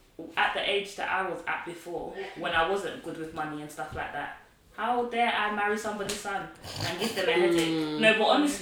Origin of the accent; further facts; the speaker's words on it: Nigeria; Like I'm Nigerian